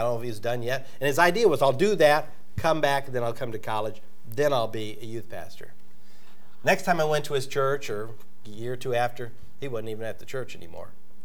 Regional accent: United States; I mean, I'm an American. I should have that.

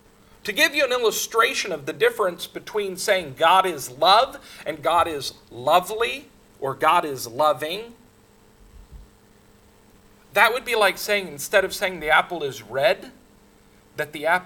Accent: Portland, Oregon, United States; born there; also born or lived in Los Angeles / Washington; I was born out west. I was born in Portland, Oregon. I've lived all the way from Los Angeles all the way to the Canadian border. And until I was 22, I had spent all my life up and down the West Coast.

